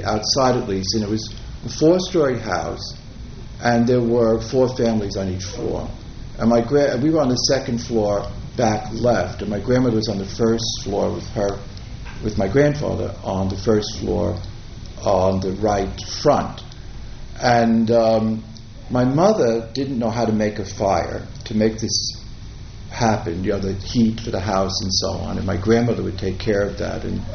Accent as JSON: {"language": "English", "town": "Hoboken", "region": "New Jersey", "country": "United States", "tie": "born there", "said": "I was born in Hoboken, New Jersey, and I was the middle son of three boys"}